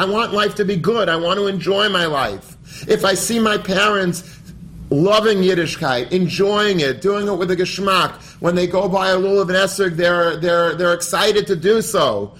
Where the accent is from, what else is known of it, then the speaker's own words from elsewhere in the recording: United States; I'm an American. I have an American passport.